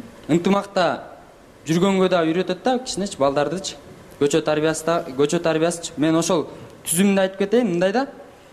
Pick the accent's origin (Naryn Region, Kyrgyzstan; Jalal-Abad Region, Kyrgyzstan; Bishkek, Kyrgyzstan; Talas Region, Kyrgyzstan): Bishkek, Kyrgyzstan; Ошо мен кыз аскер районунда өскөм.